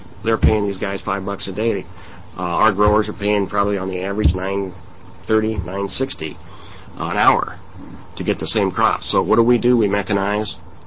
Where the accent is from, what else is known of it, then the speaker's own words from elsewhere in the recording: Oregon, United States; I think it's a different mindset, one that, born and raised in Eastern Oregon, took a while to make that change.